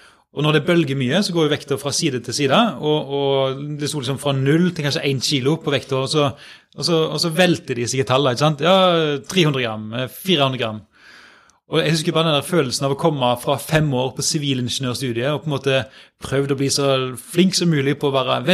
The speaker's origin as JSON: {"language": "Norwegian", "town": "Karmøy", "region": "Rogaland", "country": "Norway", "moved": "as an adult", "lives_now": "Trondheim, Norway", "said": "Jeg kommer nå fra Karmøy, det alltid kjekt å få med I begynnelsen, men har jo etter hvert levt, ja, hvor mange år ble det? Jeg var 13 I Trondheim"}